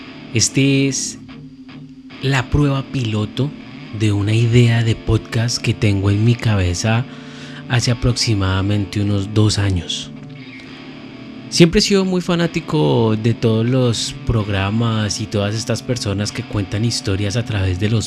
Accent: Colombia; born there; Yo nací en Colombia en 1988, por ende tengo 35 años. Nací el 1 de enero a las 12 y 45 de la noche.

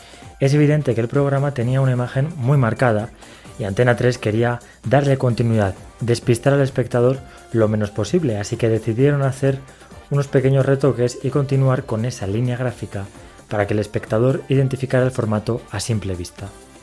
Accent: Valladolid, Castile and León, Spain; yo, por ejemplo, no soy de Madrid, soy de Valladolid

